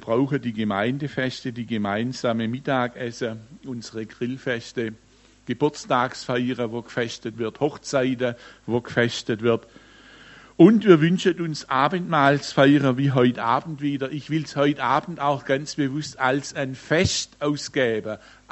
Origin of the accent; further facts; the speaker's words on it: Baden-Württemberg, Germany; Ich bin ja im Dorf im Nordschwarzwald aufgewachsen. Viele von euch wissen es. Dort, wo die Leute so harzig sind wie die Schwarzwaldhänner. Jeder kennt jeden